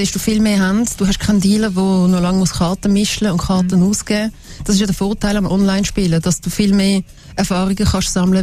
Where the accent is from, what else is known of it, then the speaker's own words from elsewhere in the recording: Zurich, Switzerland; Ich als Zürcherin müsste jetzt natürlich sagen